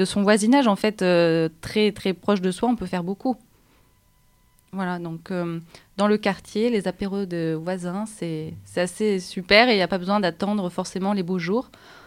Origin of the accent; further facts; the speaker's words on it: Paris, Île-de-France, France; now in Marseille, France; parce que je venais de Paris, effectivement, je ne connaissais personne. J'habitais depuis 5 ans dans un immeuble, je ne connaissais personne